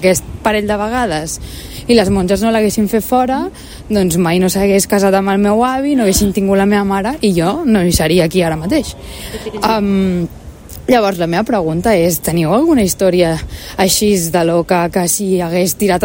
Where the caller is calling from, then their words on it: L'Hospitalet de Llobregat, Catalonia, Spain; de l'Hospitalet